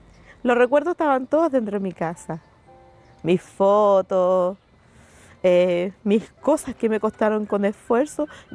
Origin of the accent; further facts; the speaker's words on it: Valparaíso, Chile; yo llegué al Cerro Litre hace 28 años. Nací y creí en Valparaíso, vivía en el Cerro La Cruz con mis padres.